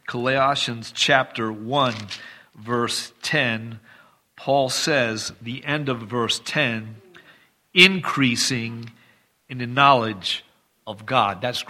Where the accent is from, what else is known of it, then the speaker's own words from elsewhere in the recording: New Jersey, United States; although I'm from Jersey, I talk fast.